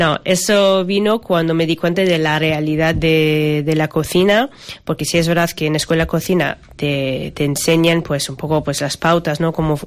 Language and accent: Spanish; Hong Kong; Soy de Hong Kong, eso es. Nací y crecí allá. Mi madre es de China, de Shanghái, y mi padre es de Estados Unidos, pero lleva más de 40 años viviendo en Asia.